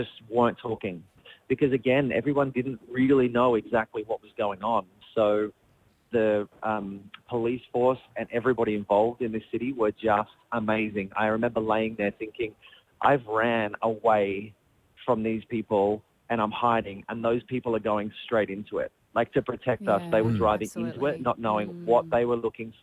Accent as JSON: {"language": "English", "country": "Australia", "said": "I'm Australian."}